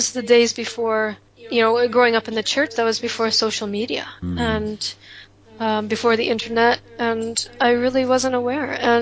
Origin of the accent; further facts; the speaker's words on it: Sarnia, Ontario, Canada; growing up in Canada, you know, definitely we were connected to the States, especially being, I mean, Sarnia is a border town. You know, there's only a river that separates Ontario and Michigan. And, you know, we're very affected by American culture and American Mormonism.